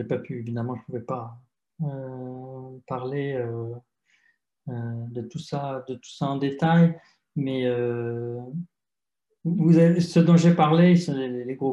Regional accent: France; Ce n'est pas parce que je suis français que j'ai plus de chances d'avoir du temps.

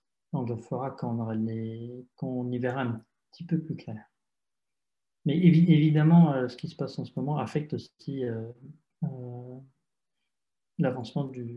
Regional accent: France; Ce n'est pas parce que je suis français que j'ai plus de chances d'avoir du temps.

